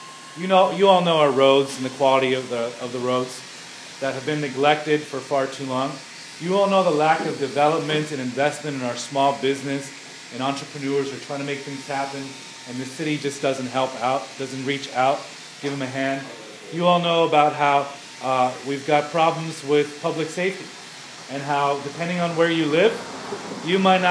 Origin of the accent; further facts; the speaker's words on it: San Diego, California, United States; And now I'm raising my own family in the same neighborhood that I grew up in Logan Heights.